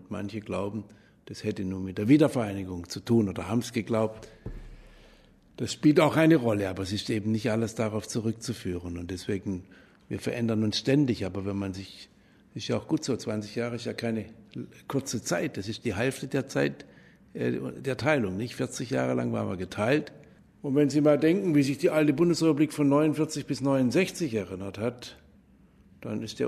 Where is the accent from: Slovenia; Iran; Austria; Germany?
Germany; Baden-Württemberg; bei mir in meiner Heimat in Baden-Württemberg